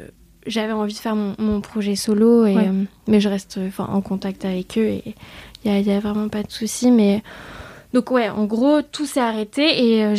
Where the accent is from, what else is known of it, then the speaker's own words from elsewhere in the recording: Vietnam; dû à mon enfance au Vietnam